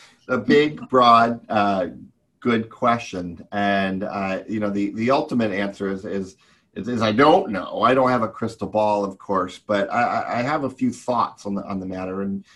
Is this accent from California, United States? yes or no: no; Manhattan, Kansas, United States; I'll give you an example from my hometown here in Manhattan, Kansas.